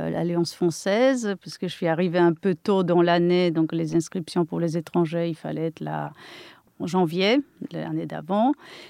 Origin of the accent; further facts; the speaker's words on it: Poland; French is a second language; moved away; j'ai appris le français en Pologne et... Donc c'est toujours la langue que j'adorais et que je préférais à l'anglais.